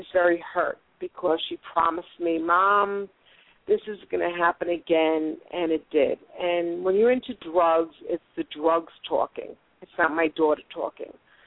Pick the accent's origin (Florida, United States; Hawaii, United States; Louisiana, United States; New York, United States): New York, United States; Oh, you got that right, from New York.